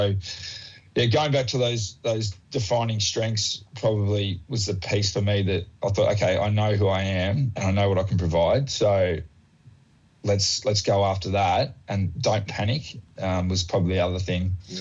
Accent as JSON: {"language": "English", "region": "Queensland", "country": "Australia", "tie": "born or raised there", "said": "And growing up in Queensland, north of Brisbane, about 25 k's north, it was quite rural back then."}